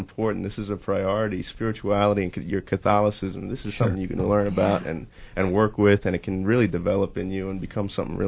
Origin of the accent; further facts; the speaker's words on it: Pennsylvania, United States; I'm from Pennsylvania.